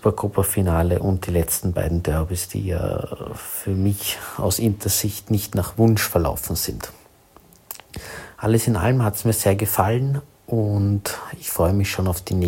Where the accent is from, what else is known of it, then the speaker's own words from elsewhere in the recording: Austria; da ich als Österreicher großer Arnautovic-Fan bin